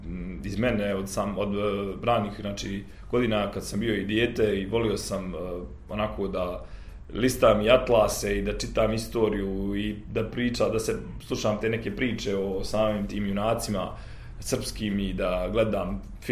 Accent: Ilijaš, Federation of Bosnia and Herzegovina, Bosnia & Herzegovina; moj rodni kraj Sarajevo, znači područje Sarajevsko polje planina, sad Ilijaš, Podlugovi, tačno mjesto odakle ja dolazim, Ilijaš, grad u kojem sam rođen.

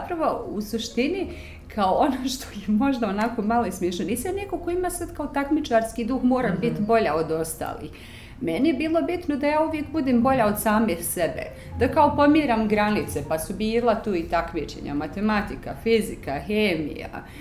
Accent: Tuzla, Federation of Bosnia and Herzegovina, Bosnia & Herzegovina; ja sam onako cijeli svoj život bila nomad. Rođena sam u Tuzli, rođena sam u jednoj velikoj porodici, imam dva brata i sestru, odrastala sam u jednoj tako dinamičnoj, bučnom, porodičnom okruženju

